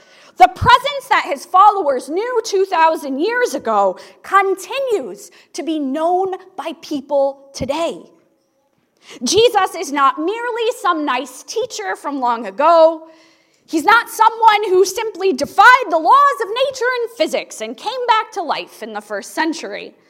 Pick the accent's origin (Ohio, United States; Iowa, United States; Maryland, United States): Ohio, United States; like the former pastor of the little rural church I grew up in Ohio.